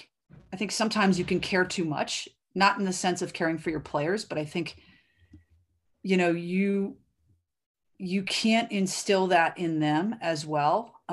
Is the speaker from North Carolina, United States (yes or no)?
yes; Durham, North Carolina, United States; ultimately I grew up in Durham, North Carolina, and I grew up going to Duke basketball games with my dad.